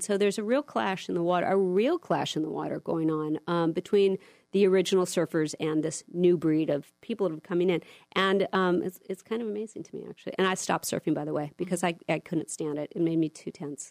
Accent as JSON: {"language": "English", "town": "Point Dume", "region": "California", "country": "United States", "tie": "born or raised there", "said": "when I grew up on Point Doom, if you were part of the tribe there, it was a wonderful place to be"}